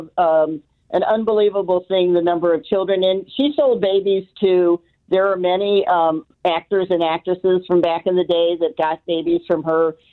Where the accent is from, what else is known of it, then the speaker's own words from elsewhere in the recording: Memphis, Tennessee, United States; born there; now in Kansas City, United States; So I was adopted from Memphis, Tennessee in 1950.